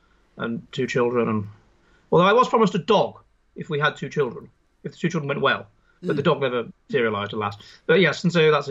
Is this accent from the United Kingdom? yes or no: yes; United Kingdom; now in Finland; I'm from Britain, obviously, you can probably hear. And I did a doctorate in religious studies in Scotland